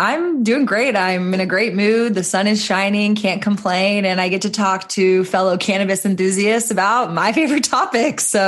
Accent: Texas, United States; but it's my home state. I was born and raised here, and so I'm very diehard Texan

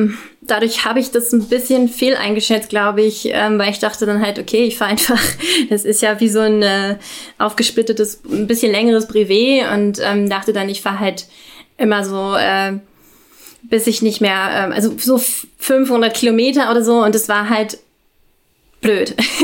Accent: Berlin, Germany; ich komme aus Berlin

